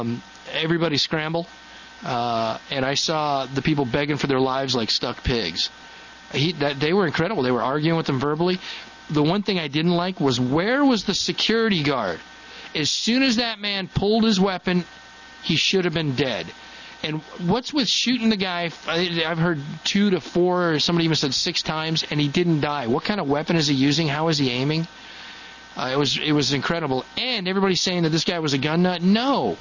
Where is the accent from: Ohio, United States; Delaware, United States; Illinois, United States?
Delaware, United States; But yeah, I'm from Delaware.